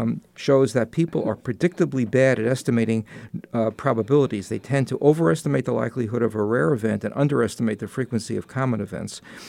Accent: New York, United States; accent: New York; So how come I still have my New York accent and you don't have a Chinese accent?

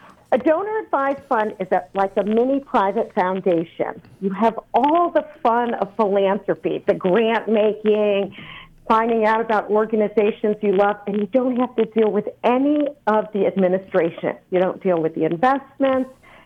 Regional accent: New York, United States; I am a New Yorker.

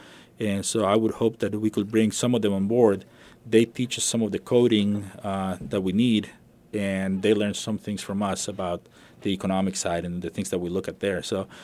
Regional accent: Costa Rica; growing up in Costa Rica, we have a similar situation. We have a lot of immigration from Nicaragua

